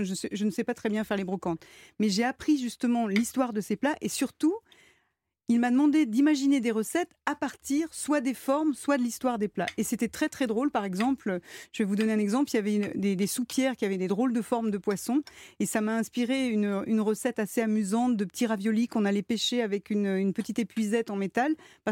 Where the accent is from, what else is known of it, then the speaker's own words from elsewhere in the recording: Lyon, Auvergne-Rhône-Alpes, France; je viens de Lyon.